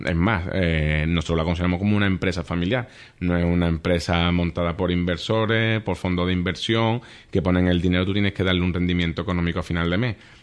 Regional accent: Seville, Andalusia, Spain; yo sobre todo que soy de Sevilla, pues te reconocen y demás porque llevas trabajando muchos años en Sevilla

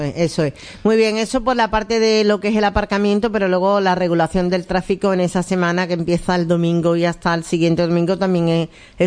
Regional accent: Lebrija, Andalusia, Spain; sobre todo los que somos de Lebrija.

